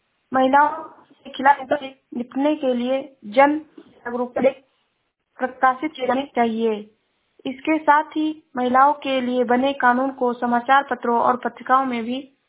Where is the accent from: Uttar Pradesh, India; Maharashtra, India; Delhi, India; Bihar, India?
Uttar Pradesh, India; मैं जिला श्रावस्ती से हूँ।